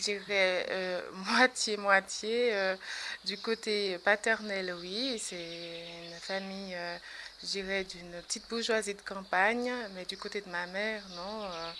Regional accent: Haiti; now in Coffrane, Switzerland; Et je suis de Haïti.

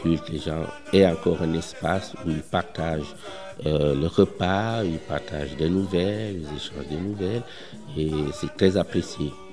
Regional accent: Switzerland; je suis suisse

